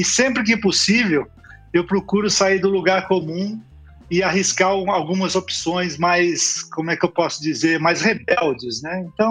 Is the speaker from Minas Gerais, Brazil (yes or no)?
no; Santos, São Paulo, Brazil; born there; sou nascido em Santos